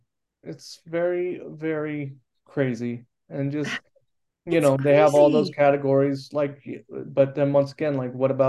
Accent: California, United States; I guess maybe because I'm from California and there's a junior college on like

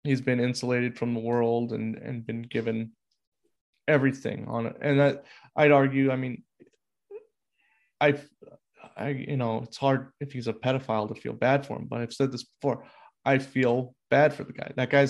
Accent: California, United States; But I, you know, I grew up in the Napa Valley. I grew up with really rich kids

